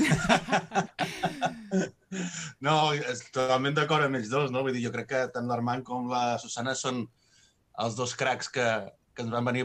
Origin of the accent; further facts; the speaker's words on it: Sabadell, Catalonia, Spain; jo que soc de Sabadell